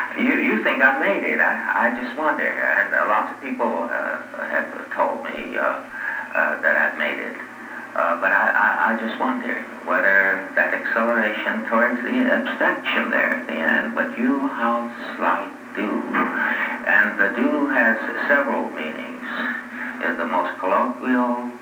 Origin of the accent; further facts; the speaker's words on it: New York City, New York, United States; I'm thinking of Elsie Borden's cow. I'm a New Yorker, you know, as you look out.